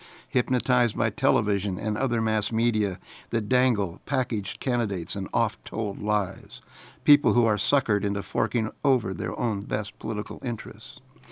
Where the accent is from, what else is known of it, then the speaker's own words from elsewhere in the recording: United States; I want to be able to hold my head high when I say I'm an American.